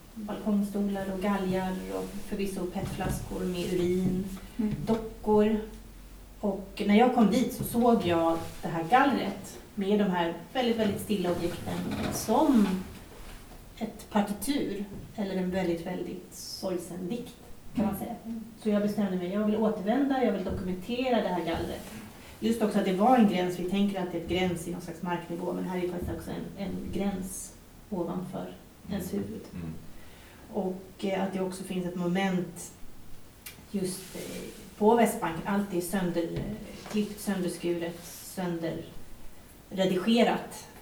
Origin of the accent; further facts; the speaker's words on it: Sweden; som svensk konstnär så är man också väldigt privilegierad